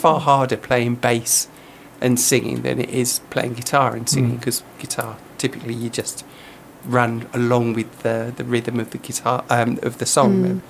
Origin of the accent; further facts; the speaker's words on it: Epsom, South East England, United Kingdom; also born or lived in Surbiton, London; I was born in Surbiton in South London and moved, spent most of my life in Epsom, in Surrey.